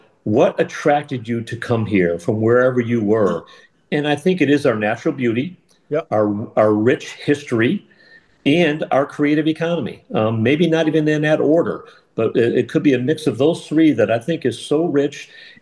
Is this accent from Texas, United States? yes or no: no; Lenox, Massachusetts, United States; growing up in Lenox, General Electric was employing what, 10 or 12,000 people.